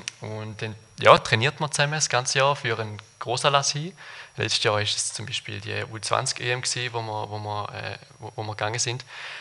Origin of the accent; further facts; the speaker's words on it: Andwil, St. Gallen, Switzerland; ich bin 19-jährig. Ich komme aus Andwil, das ist in der Nähe von St. Gallen.